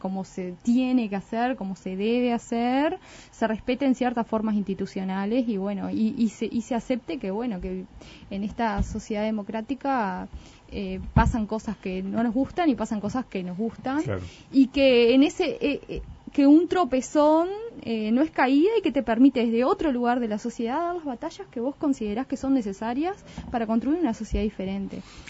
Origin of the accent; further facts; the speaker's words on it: Uruguay; A mí me parece que también hay un tema de lo que somos los uruguayos, ¿no?